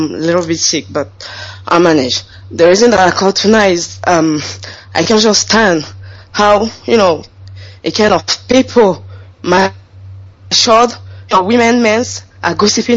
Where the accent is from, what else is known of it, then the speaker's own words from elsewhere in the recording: Ihiala, Anambra, Nigeria; now in Geneva, Switzerland; I'm calling from Geneva. I'm from Ihiala local government of Anambra in Biafra land.